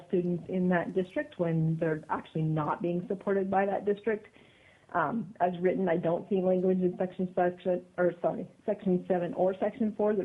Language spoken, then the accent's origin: English; Fairbanks, Alaska, United States; I am from Fairbanks, and I'm a certified teacher.